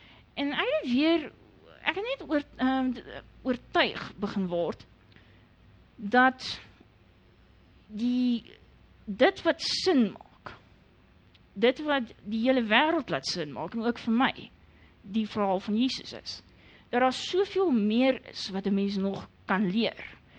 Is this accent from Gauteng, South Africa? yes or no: yes; Edenvale, Gauteng, South Africa; ek het op Edenville in die Oosrand groot geword en dis nou nie jy so 'n verbasend interessante plek nie.